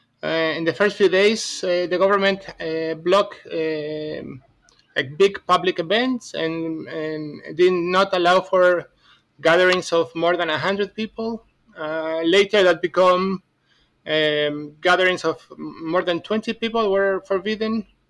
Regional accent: Ecuador; English is a second language; also born or lived in Buenos Aires, Argentina / United States; now in Reykjavik, Iceland; So I'm originally from Capital Federal, from Buenos Aires, although I live... I basically grew up in Ecuador, and then I also live many years in the U.S.

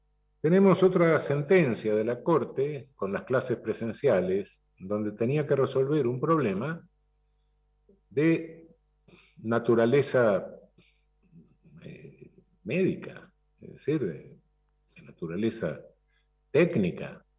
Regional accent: Buenos Aires, Argentina; Yo soy autonomista en la ciudad de Buenos Aires, soy porteño autonomista.

